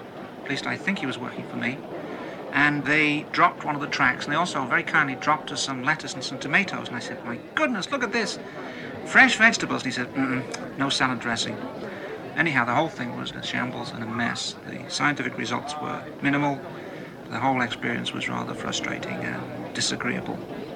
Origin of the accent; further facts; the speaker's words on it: England, United Kingdom; And of course, being English, I said yes.